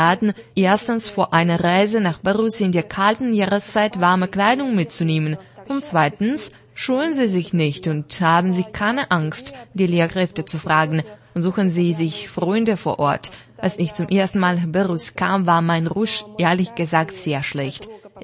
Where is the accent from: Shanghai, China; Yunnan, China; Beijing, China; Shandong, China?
Shandong, China; Weifang; German is a second language; Ich komme aus der Stadt Weifang in der Provinz Shandong.